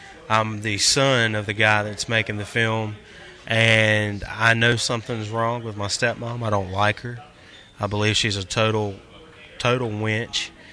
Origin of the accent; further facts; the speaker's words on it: Virginia, United States; I shot some in Franklin County, which is my hometown, and I shot some in Roanoke, Virginia as well.